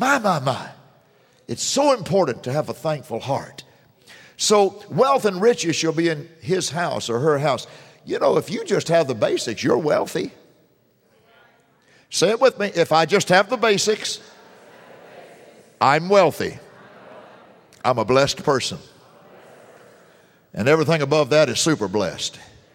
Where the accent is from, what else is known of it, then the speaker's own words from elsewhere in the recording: United States; let me tell you something, that I'm an American, so I'll put myself in the circle.